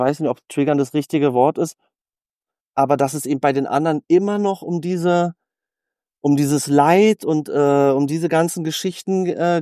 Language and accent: German; Berlin, Germany; ich bin Berliner, ja, freie Schnauze